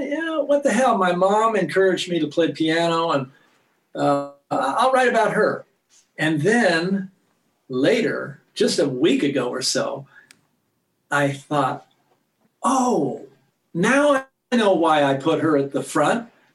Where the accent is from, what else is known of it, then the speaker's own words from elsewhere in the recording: West Coast, United States; I'm from the West Coast, so.